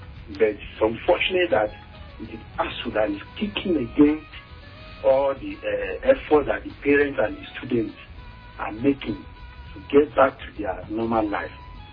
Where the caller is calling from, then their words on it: Igbochun, Nigeria; I'm calling from Igbochun area.